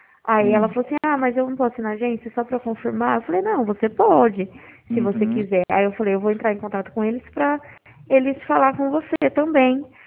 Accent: Dracena, São Paulo, Brazil; eu sou daqui de Dracena

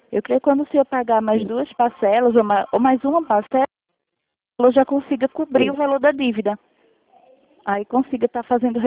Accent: São José dos Campos, São Paulo, Brazil; Eu sou de São José dos Campos, aqui no interior de São Paulo.

